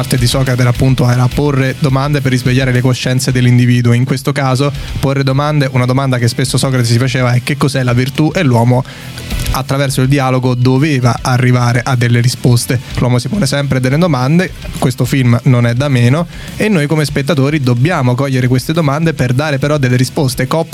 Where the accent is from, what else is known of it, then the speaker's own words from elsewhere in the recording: Rome, Lazio, Italy; E un'altra cosa, noi da romani, da proprio davanti di Roma